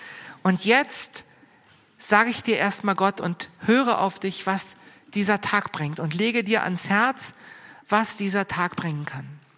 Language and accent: German; Berlin, Germany; Ja, ich bin ja Berliner und von daher liebe ich eigentlich die Hektik und den Stress der Großstadt